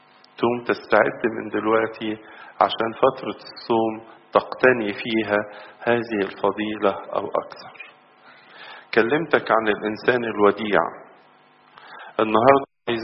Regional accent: Egypt

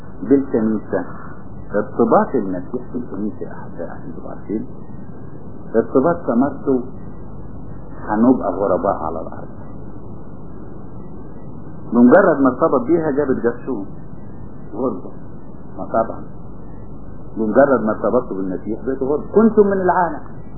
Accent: Egypt; يمكن بتلاحظوا عندنا في مصر يقولك هذا الطريق لا يدخله الاجانب

